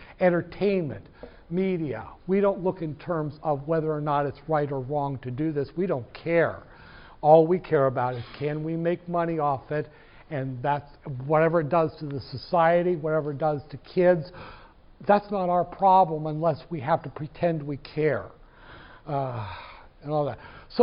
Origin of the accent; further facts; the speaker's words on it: Decatur, United States; I'm from Decatur. My mom's from Decatur.